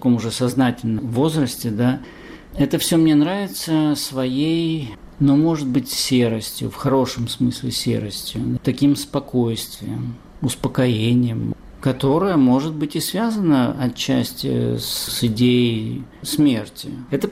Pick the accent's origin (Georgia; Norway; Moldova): Moldova; Ceadir-Lunga, Gagauzia; moved away; Он называется Чадыр-Лунга, через дефис. Это юг Молдовы. Это вообще гагаузская часть Молдовы. Мы не гагаузы, родители мои не относятся к этому коренному населению. Они просто приехали туда, познакомились и поженились там. Я там жил до 18